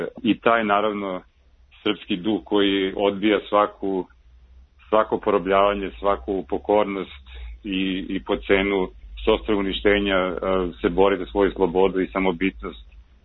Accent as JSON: {"language": "Serbian", "region": "Belgrade", "country": "Serbia", "tie": "born or raised there", "also_born_or_lived": "Moscow", "moved": "yes", "said": "ali sam Srbin, odrastao u Beogradu, rođen sam u Moskvi i kao dečak u Beogradu"}